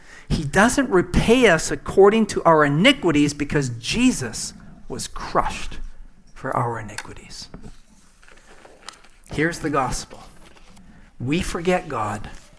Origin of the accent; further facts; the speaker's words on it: Saskatchewan, Canada; Everybody knew everything about me, right? Everything, right? Small town, Saskatchewan.